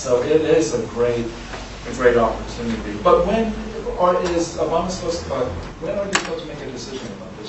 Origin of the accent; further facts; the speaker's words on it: Dallas, Texas, United States; My apologies for coming in a little bit late, but I'm from Dallas, Texas